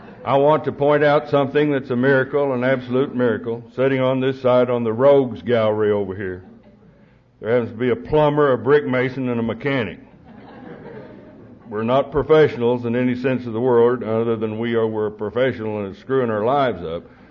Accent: Oklahoma, United States; also born or lived in Perryton, Texas; I was born in Perryton, Texas, and then taken back to Oklahoma. So I'm really an Okie at heart.

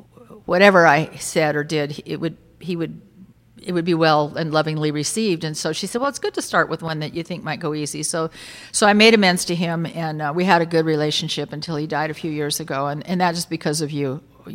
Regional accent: Newport Beach, California, United States; I found out the one liquor store in Newport Beach where I grew up in California

